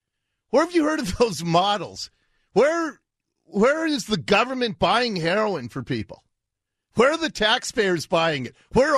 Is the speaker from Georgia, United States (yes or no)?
no; Seattle, Washington, United States; when I was a little kid growing up in Ballard